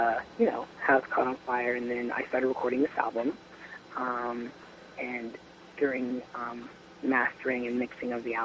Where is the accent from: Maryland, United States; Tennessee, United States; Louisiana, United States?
Louisiana, United States; New Orleans; And I'm from New Orleans, where we always like to party.